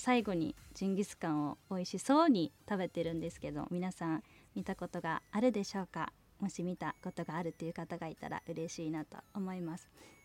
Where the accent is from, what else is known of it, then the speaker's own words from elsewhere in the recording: Sunagawa, Hokkaido, Japan; now in Sapporo, Japan; 出身は砂川市です。現在は札幌に住んでね、ライブ活動などをしてますけれども